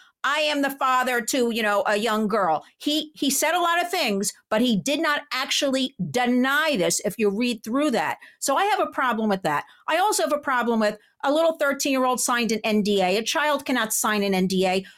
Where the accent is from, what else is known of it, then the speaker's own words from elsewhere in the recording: New York City, New York, United States; So why is, that's in New York. I'm a New Yorker again.